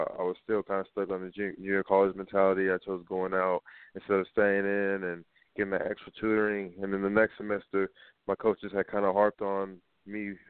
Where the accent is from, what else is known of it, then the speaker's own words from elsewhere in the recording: San Jose, California, United States; Yeah, I'm from Eastside San Jose, California.